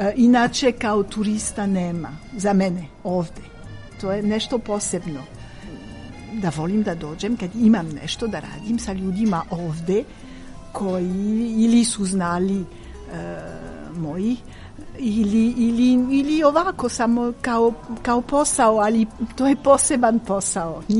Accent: France; Serbian is a second language; ja sam francuskinja, ja sam inače vezana sa Srbijom, zato što mi je

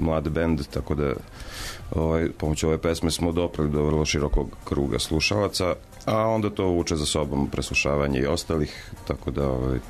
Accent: Novi Sad, Vojvodina, Serbia; now in Belgrade, Serbia; O, pa da, ja sam iz Novog Sada, iz Vojvodine, to je tamo tradicija.

